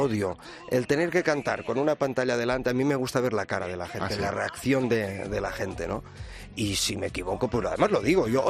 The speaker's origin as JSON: {"language": "Spanish", "region": "Catalonia", "country": "Spain", "also_born_or_lived": "Madrid", "first_language": "Catalan", "second_language": "Spanish", "said": "cuando yo canto en catalán, se nota que es, bueno, mi lengua materna, ¿no? Y de hecho, yo llevaba mucho tiempo aquí en Madrid y no se me notaba tanto el acento. Ahora que estoy allí, me vuelvo también otra vez con un acento bestial"}